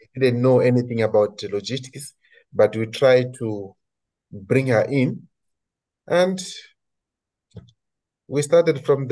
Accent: Vilankulo, Inhambane, Mozambique; English is a second language; also born or lived in Beira; I'm purely Mozambican. I'm from … Oh. I was born there.

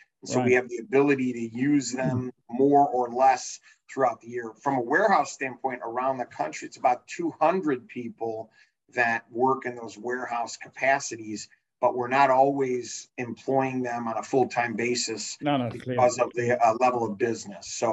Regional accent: Chicago, Illinois, United States; I'm a little partial because I'm born and raised in Chicago my whole life, right?

